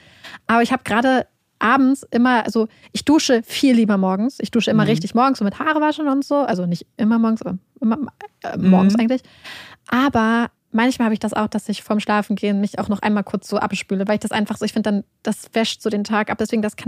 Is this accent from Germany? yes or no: yes; Northern Germany, Germany; wir kommen ja aus Norddeutschland